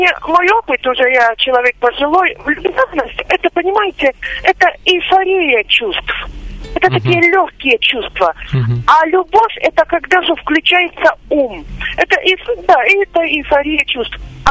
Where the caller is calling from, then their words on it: Voronezh Oblast, Russia; Я из Воронежской области звоню.